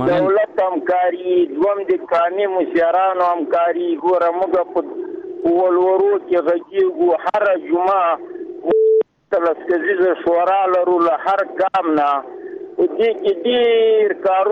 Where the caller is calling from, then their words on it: Paktia, Afghanistan; زه د پکتیا دی ولایت